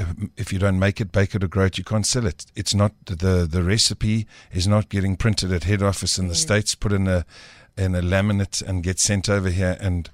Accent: South Africa; born there; I lived abroad. I was born in South Africa and then I went overseas and then I came back.

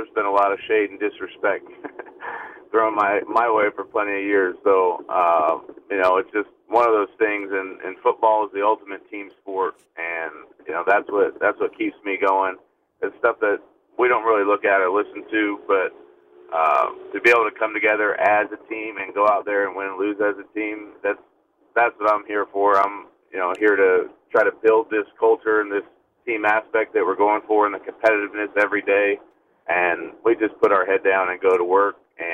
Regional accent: Arizona, United States; I grew up in Arizona, which obviously is a different type of heat.

